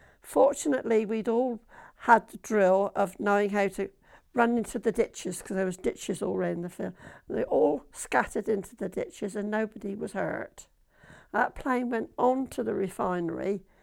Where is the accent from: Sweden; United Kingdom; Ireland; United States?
United Kingdom; Dibden Purlieu, South East England; I was born in Dibden Purlieu, 29th of May 1930. I went to Fawley School first until I was 11, and then at Hardley.